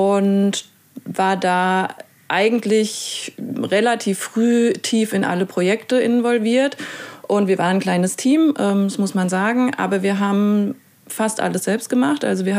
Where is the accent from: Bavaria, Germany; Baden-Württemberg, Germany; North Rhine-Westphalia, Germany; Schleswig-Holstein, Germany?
Bavaria, Germany; Aschaffenburg; Ich bin Aschaffenburgerin, bin in Aschaffenburg geboren, habe dort auch studiert